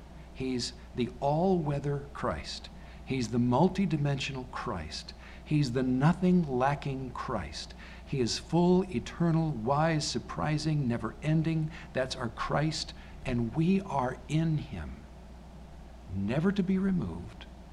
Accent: United States; I mean, I'm an American, but I would never say I am in George Washington.

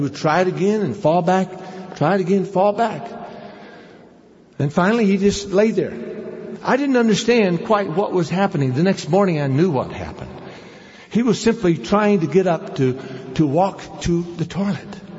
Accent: United States; The Indians are very gracious and kind, but in the hospital, they were so upset that I was there as an American.

